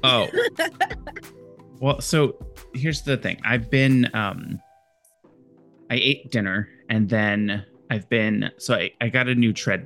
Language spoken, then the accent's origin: English; Indiana, United States; I was like, no, I'm the outlier. I'm from Indiana.